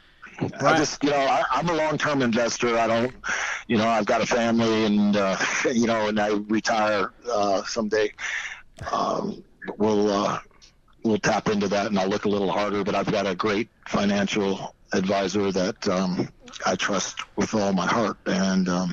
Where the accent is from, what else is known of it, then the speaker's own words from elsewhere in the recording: Gary, Indiana, United States; when I was a kid, I grew up in Gary, Indiana for the first 10 and a half years of my life.